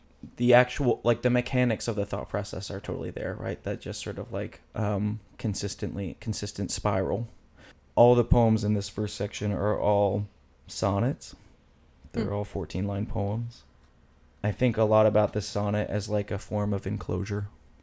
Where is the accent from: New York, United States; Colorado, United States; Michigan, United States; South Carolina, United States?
New York, United States; Albany; which is, I'm from Albany and was living in Lawrence at the time